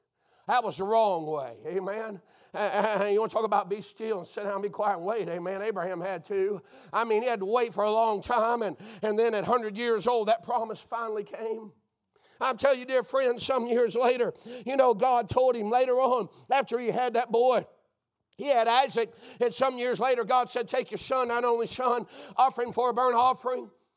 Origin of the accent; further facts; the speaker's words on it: Pensacola, Florida, United States; I grew up over there in Pensacola and Milton Air and Pace area.